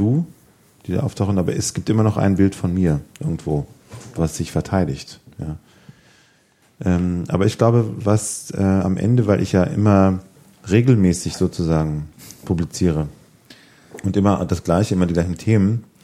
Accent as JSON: {"language": "German", "region": "Hesse", "country": "Germany", "said": "Ich bin ja auch aus der Nähe von Kassel."}